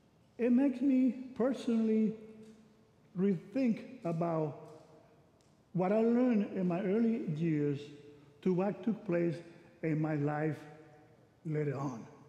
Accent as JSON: {"language": "English", "country": "Puerto Rico", "tie": "born or raised there", "lives_now": "United States", "said": "came to my hometown, Puerto Rico, and we got together, and the coach came. I played basketball in Puerto Rico."}